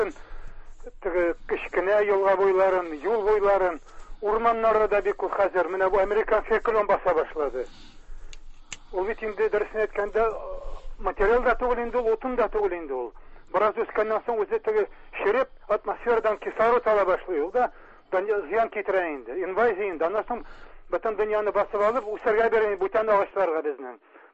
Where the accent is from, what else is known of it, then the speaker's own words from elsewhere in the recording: Kazan, Tatarstan, Russia; Мин үзем Казаннан